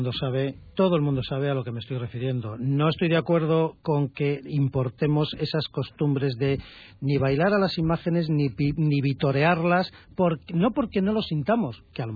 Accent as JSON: {"language": "Spanish", "town": "Valladolid", "region": "Castile and León", "country": "Spain", "tie": "born or raised there", "said": "mi opinión de un vallisoletano de toda la vida, nacido y criado en Valladolid"}